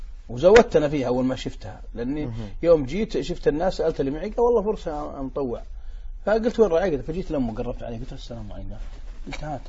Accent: Unaizah, Al-Qassim, Saudi Arabia; يتذكر ديرته إلى ديرتي القصيم قسم بالله نيزة

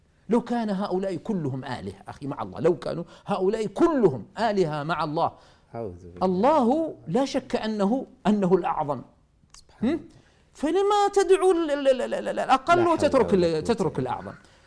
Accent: Saudi Arabia; قلت نعم أنا من السعودية.

